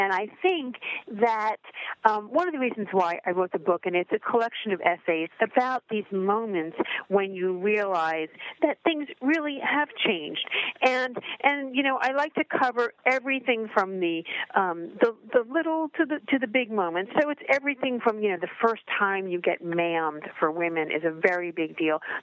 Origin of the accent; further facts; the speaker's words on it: Miami, Florida, United States; You know, I grew up in Miami, and so for me, coming to the book festival is just the best.